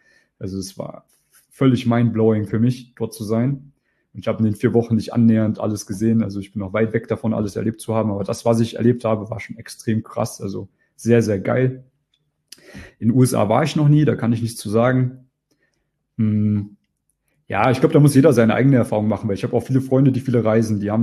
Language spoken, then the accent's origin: German; East Germany, Germany; Ich bin halt ein Ostdeutscher. Wir sind halt anders drauf.